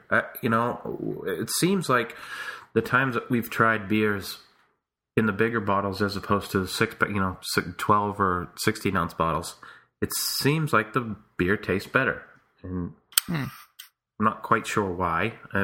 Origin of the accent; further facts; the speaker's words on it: Massachusetts, United States; I'm from Essex County, which is part of...